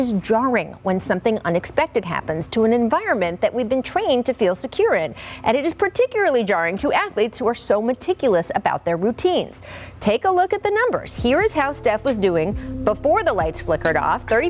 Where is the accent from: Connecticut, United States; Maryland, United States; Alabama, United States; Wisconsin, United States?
Maryland, United States; I grew up in Maryland as an Orioles fan